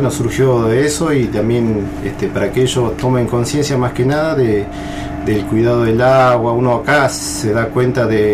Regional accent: Tilcara, Jujuy, Argentina; also born or lived in Ledesma; yo vengo de la provincia de Jujuy. Nací en el pueblo de Ledesma, pero a los 5 años me fui a Villatilcara y ahí viví toda mi juventud hasta que ingresé al ejército.

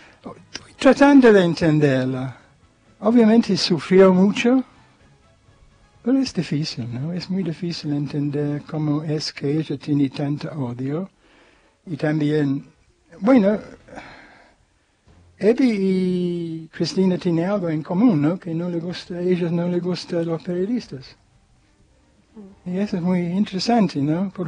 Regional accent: Argentina; now in United States; cuando yo salí de la Argentina.

